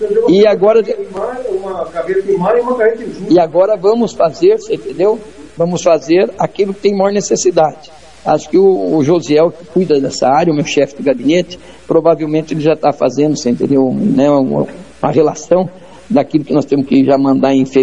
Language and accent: Portuguese; Tomazina, Paraná, Brazil; born there; also born or lived in Curitiba; eu nasci em Tomazina e fui para Curitiba com 18 anos estudar